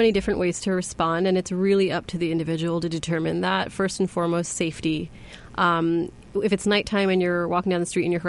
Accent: United States; also born or lived in United Kingdom; I was born in the UK. My parents are from India. I grew up in the United States.

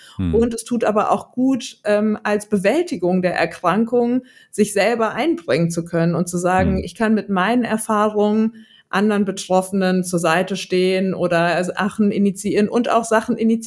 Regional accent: Marburg, Hesse, Germany; ich bin ursprünglich aus Oberhessen, wo man das R eigentlich nicht rollt, aus der Stadt Marburg.

